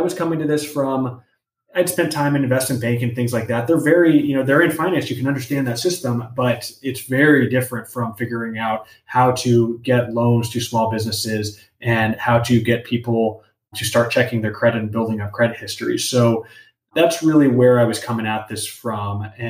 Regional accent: Los Angeles, California, United States; also born or lived in Boston, United States; So, you know, as I said, I grew up in Los Angeles. I was lucky enough to go to college out at Harvard in Boston.

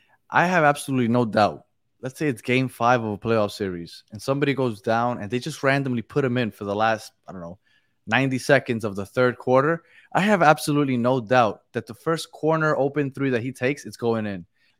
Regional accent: Brooklyn, New York, United States; I'm from Brooklyn. That was my team.

